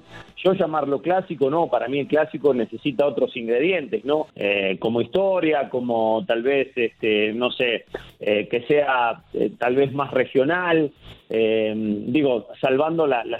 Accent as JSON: {"language": "Spanish", "country": "Dominican Republic", "said": "No, soy dominicano, pero amo a los boricuas."}